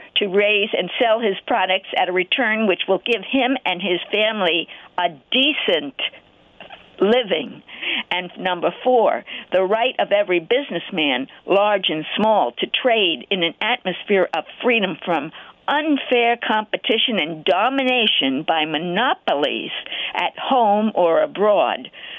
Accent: New York, United States; I'm from Suffolk County here, Long Island

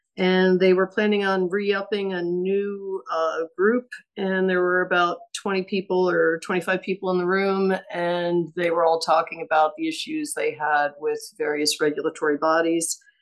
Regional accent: New Jersey, United States; I grew up in New Jersey, spent the formative years there, and then went to college in South Carolina.

